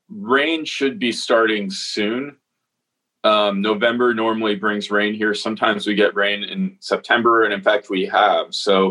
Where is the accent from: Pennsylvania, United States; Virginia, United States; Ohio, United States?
Ohio, United States; I grew up in Ohio, so I'm a Midwesterner, and I still feel like that sort of culture is my home.